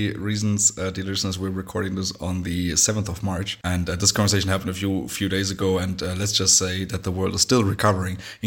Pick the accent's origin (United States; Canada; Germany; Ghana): Germany; I'm German by nationality. I grew up in Germany most of my life. I mean, there were a few interruptions, right, living in other countries.